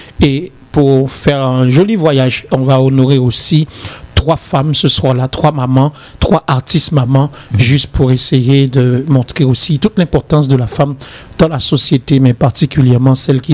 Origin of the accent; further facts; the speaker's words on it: Port-au-Prince, Ouest, Haiti; Je viens de Port-au-Prince, mais je vais parler d'Haïti.